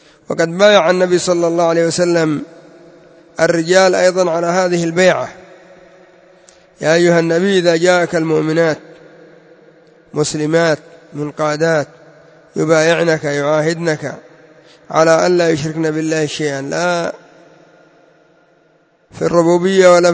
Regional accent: Yemen; لا سيما عندنا في اليمن يرجع يخزن وينظر في التلفزيون

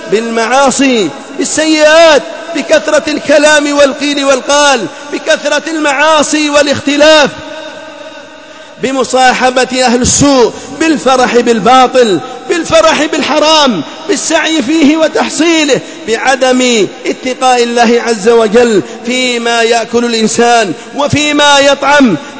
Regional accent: Yemen; في بلادنا اليمن

